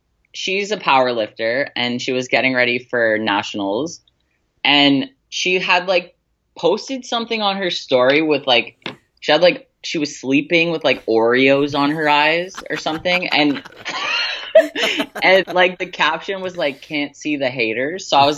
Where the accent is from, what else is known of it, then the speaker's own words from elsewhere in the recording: Sudbury, Ontario, Canada; Well, I'm from Sudbury, so we have like a little plane that we take to Toronto and then Toronto to Vancouver.